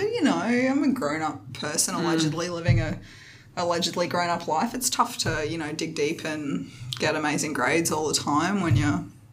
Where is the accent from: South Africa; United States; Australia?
Australia; Caboolture, Queensland; I grew up in Caboolture and what was me kind of task.